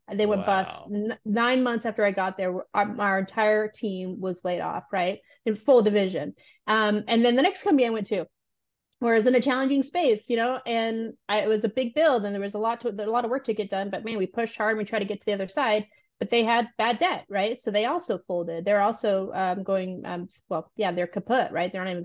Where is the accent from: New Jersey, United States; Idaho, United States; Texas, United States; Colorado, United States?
Idaho, United States; Boise; also born or lived in Montana; So when I was growing up in Boise, Idaho, I was born in Montana, the original Hannah Montana.